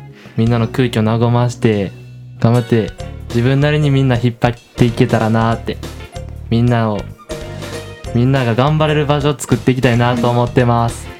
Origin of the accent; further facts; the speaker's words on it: Hirakata, Osaka, Japan; 出身は、大阪の枚方市です。